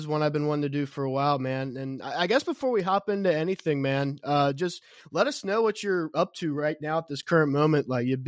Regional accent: Kentucky, United States; And so I'm from Kentucky, and I'd imagine the music is kind of similar in a way, just because of where we're maybe geographically located.

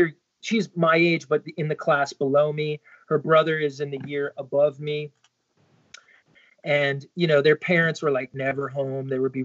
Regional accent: New Jersey, United States; Because where I grew up in North Jersey, like the entire school would go

